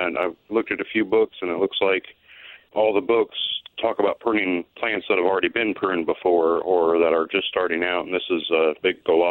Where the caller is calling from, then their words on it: Muncie, Indiana, United States; I'm calling from Muncie, Indiana.